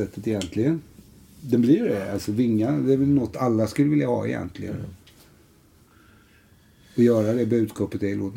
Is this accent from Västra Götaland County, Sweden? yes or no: no; Jönköping County, Sweden; Så jag kommer ju ner från Jönköping, Eksjö, Nässjö och allt.